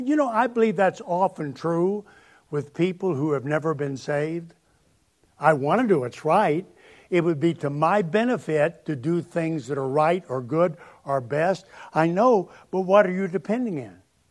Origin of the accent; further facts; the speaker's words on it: Tennessee, United States; Well, I'm not either. I'm from Tennessee, but I know what a woman is.